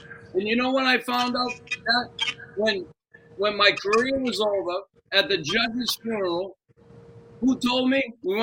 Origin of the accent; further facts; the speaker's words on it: Boston, Massachusetts, United States; And as a young kid growing up in West Roxbury, Irish neighborhood, predominantly Irish, probably one of the nicer neighborhoods in the city.